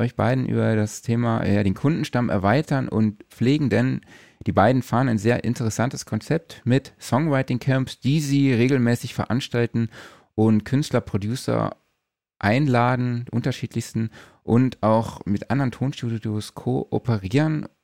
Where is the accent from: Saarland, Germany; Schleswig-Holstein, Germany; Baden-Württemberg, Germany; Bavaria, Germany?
Saarland, Germany; ich habe es mir natürlich auf die Fahne geschrieben, so ein bisschen meine Heimat zu unterstützen, wo es geht.